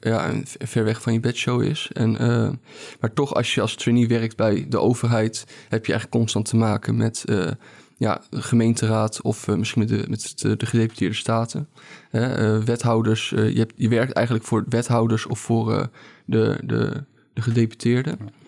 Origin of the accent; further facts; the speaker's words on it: Amersfoort, Utrecht, Netherlands; En ondanks dat ik uit Amersfoort kom, maar dat heeft te maken met de roots van mijn moeder.